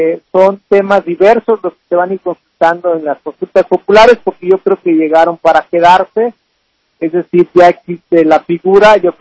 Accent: Mexico; se nos preguntará como mexicanas y mexicanos una cuestión muy concreta

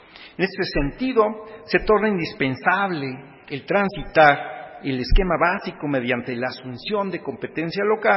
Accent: Mexico; Porque todos, aun y cuando somos de México, pues son ideas y situaciones diversas.

